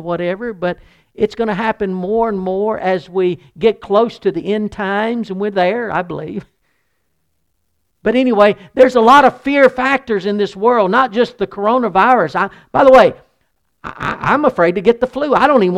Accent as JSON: {"language": "English", "region": "the South", "country": "United States", "said": "But, you know, we're from the South."}